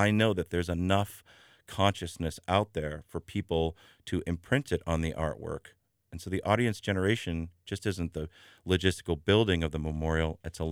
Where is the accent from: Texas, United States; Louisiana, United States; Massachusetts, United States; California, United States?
Massachusetts, United States; Boston; which where I grew up in Boston